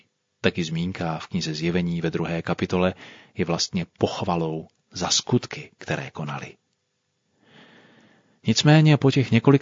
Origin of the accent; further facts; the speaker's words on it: Opava, Moravian-Silesian Region, Czechia; now in Ostrava, Czech Republic; Koncem roku 85 jsem se oženil a od té doby bydlím v Ostravě. Moje rodné město Opava je od Ostravy vzdáleno pouhých 30 kilometrů